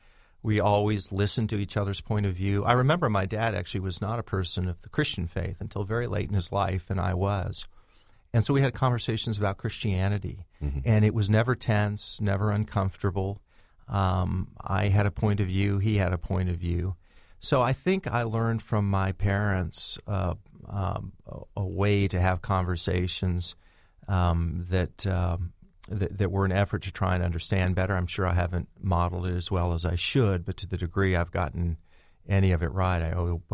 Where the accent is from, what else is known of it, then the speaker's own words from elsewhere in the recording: Richland, Washington, United States; also born or lived in Dallas; Born in Dallas, grew up in Washington State, east side of the state, a place called Richland, and went to school in Seattle